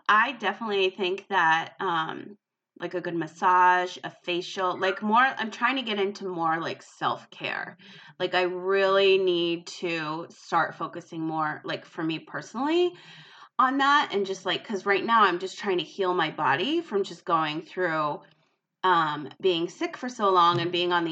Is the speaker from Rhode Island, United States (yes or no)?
yes; Rhode Island, United States; I mean, I grew up in Rhode Island, so I used to have that Dunkin' Donuts in the snow anyway.